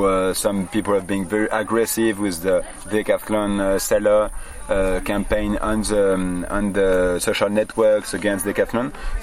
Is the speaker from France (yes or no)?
yes; Grenoble, Auvergne-Rhône-Alpes, France; I'm from Grenoble, France